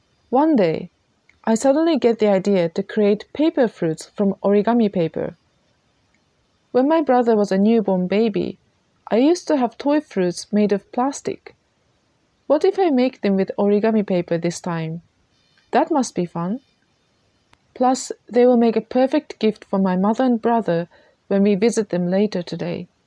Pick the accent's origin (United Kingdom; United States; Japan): Japan; English is a second language; I am speaking to you today from my hometown in Japan. Here, it is rainy season at the moment, and there's very little sunshine.